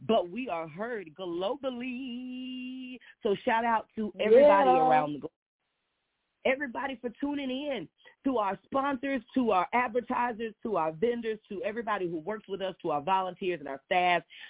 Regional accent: Fort Worth, Texas, United States; I was like, I'm from Fort Worth, Funky Town.

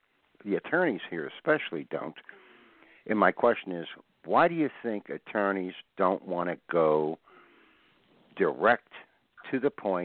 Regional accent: Pittsburgh, Pennsylvania, United States; from Pittsburgh, and all my people

